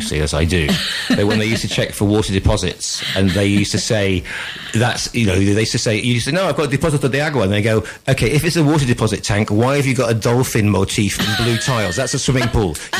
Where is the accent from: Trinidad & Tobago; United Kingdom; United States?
United Kingdom; because, you know, I'm British and sometimes my brain doesn't work.